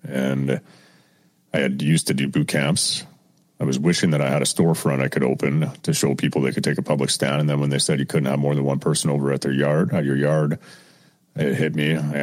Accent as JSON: {"language": "English", "region": "Ontario", "country": "Canada", "tie": "born or raised there", "said": "I grew up outside of Ottawa in a small little country town, 45 minutes south."}